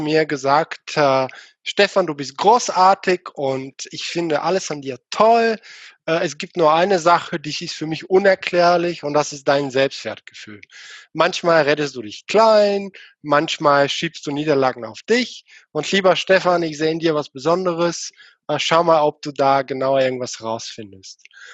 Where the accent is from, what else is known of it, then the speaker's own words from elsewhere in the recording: Bulgaria; Erstmal, einige wissen schon, ich komme nicht aus Deutschland, sondern aus Bulgarien.